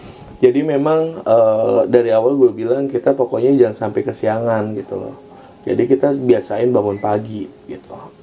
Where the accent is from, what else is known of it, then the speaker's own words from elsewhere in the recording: Yogyakarta, Special Region of Yogyakarta, Indonesia; ke kampung gue aja yuk di Jogja.